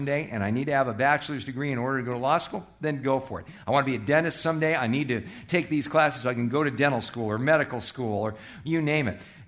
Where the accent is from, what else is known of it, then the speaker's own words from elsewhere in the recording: California, United States; moved away as an adult; now in Arizona, United States; when I came here from California in 1978, as an out-of-state student at the U